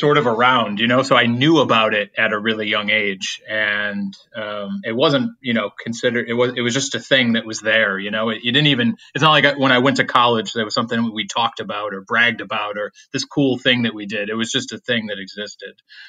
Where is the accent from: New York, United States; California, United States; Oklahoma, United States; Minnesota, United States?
New York, United States; Williamson; my hometown is a little place called Williamson, New York. It's sort of equidistant between Rochester and Syracuse.